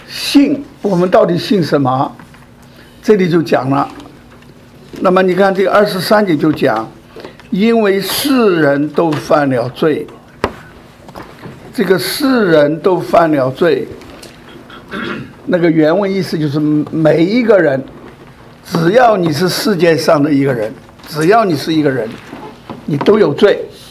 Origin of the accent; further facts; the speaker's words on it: China; 我们中国人不是有孔融让梨吗？